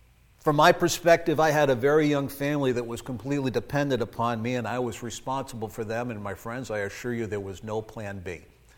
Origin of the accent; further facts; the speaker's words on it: Massachusetts, United States; also born or lived in Rhode Island / Kansas City; now in Maine, United States; I was born in Rhode Island, raised in Massachusetts, educated in Kansas City, and went to Maine, so I tell everybody I took a very scenic route up the coast.